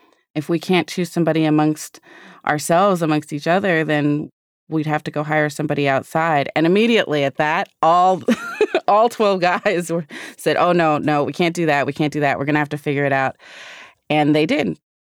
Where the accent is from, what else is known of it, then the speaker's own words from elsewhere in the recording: Los Angeles, California, United States; South Central. I mean, Los Angeles.